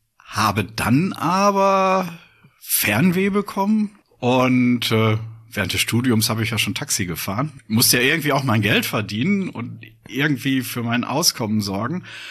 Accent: Winterberg, North Rhine-Westphalia, Germany; Nein, ich bin 1961 in Winterberg geboren. Oh. Ich bin also Sauerländer.

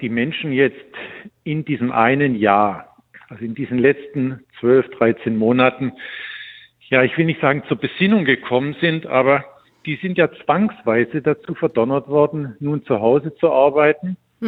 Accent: Dresden, Saxony, Germany; in meiner Heimatstadt in Dresden auf dem Friedhof in Tolkewitz in dem Familiengrab begraben zu werden.

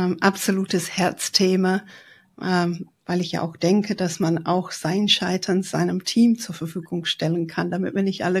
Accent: England, United Kingdom; Also ich glaube, das ist auch, ich als Engländerin tue mir schwer dann auch

